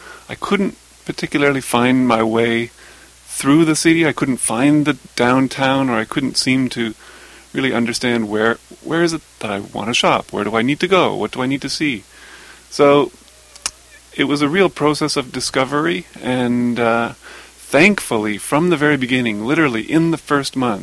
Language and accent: English; London, Ontario, Canada; I grew up in southwestern Ontario in the modestly sized town of London. I went to school in Toronto, and that sums up my urban background.